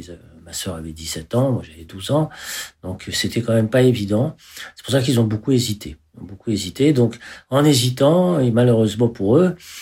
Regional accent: Constantine, Constantine Province, Algeria; born there; je suis né en 1950 en Algérie, dans une ville qui s'appelle Constantine. Une ville traditionnelle parce que c'est une ville de tradition à la fois religieuse, musicale, artistique.

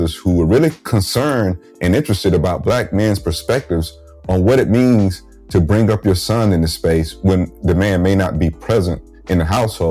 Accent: Georgia, United States; she's actually from my home state of Georgia. Right? I have to claim that that's where she's from.

